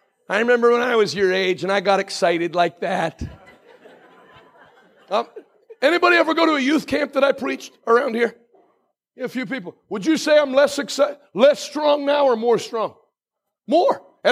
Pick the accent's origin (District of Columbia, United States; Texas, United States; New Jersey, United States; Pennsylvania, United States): Pennsylvania, United States; Grantville; I grew up preaching in Millersburg, Pennsylvania. Grant. Where's it? Grantville.